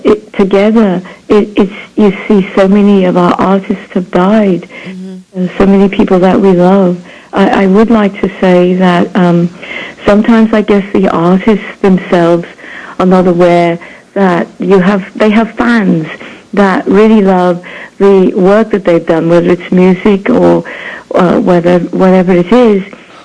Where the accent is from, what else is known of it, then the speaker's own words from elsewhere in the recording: Brooklyn, New York, United States; I'm from Brooklyn.